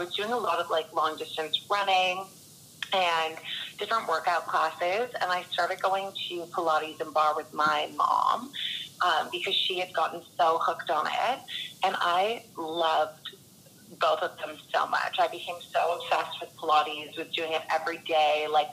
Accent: Toronto, Ontario, Canada; now in Sydney, Australia; I'm from Toronto in Canada, a cute little area called the Beaches. And now, for the past 3 years, I've lived in Bondi Beach, Australia.

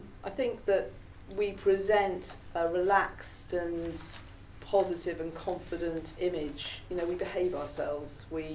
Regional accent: Wales, United Kingdom; We are Welsh, but we're relaxed with it.

